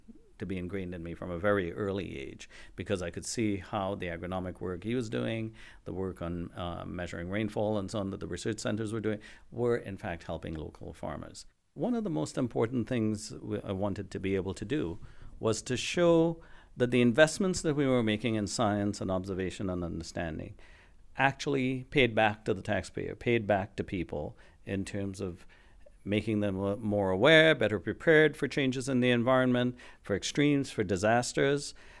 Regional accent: Trinidad & Tobago; So I grew up in the Southern Caribbean, the island that is the furthest south in the Caribbean, the country of Trinidad and Tobago. I grew up on the island of Trinidad. I come from an agricultural family.

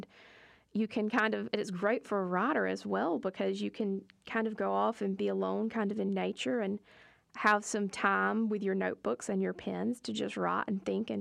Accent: Claxton, Georgia, United States; I'm from Claxton, Georgia, so it's about 50 miles west of Savannah, and I've lived there my whole life with my family, and it's really cool to be from a small town.

